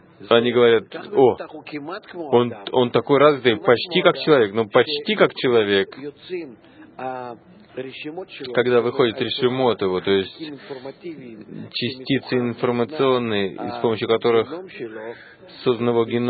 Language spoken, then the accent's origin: Russian; Arava, Southern District, Israel; я из Аравы.